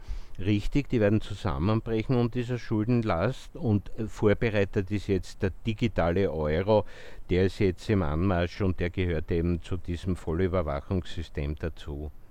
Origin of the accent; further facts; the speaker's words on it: Austria; Wir sind als Österreicher zwar über die Parteien Geheimverhandlungen daran gewöhnt